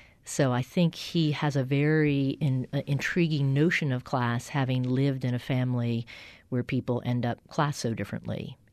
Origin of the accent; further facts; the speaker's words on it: Columbus, Ohio, United States; born there; also born or lived in Connecticut; So I was born in Columbus, Ohio, and my parents were both people who did believe quite profoundly in civil rights. And so when we moved to Connecticut